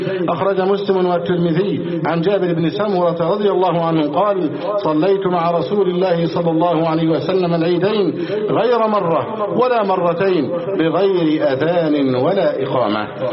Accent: Egypt

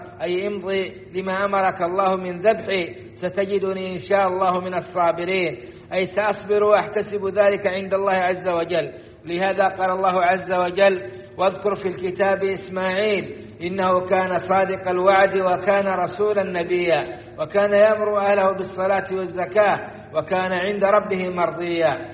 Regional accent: Saudi Arabia; وأن يديم على بلادنا السعودية أمنها وإيمانها وقيادتها ومقدساتها

